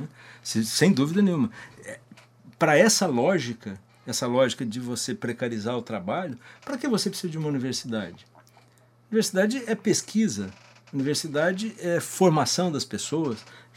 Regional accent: Londrina, Paraná, Brazil; Nós que somos aqui de Londrina, podemos nos lembrar

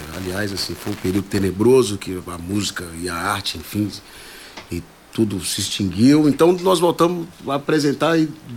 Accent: Itabira, Minas Gerais, Brazil; Eu sou da Serra do Espinhaço, a minha região, do Centro-Oeste Mineiro.

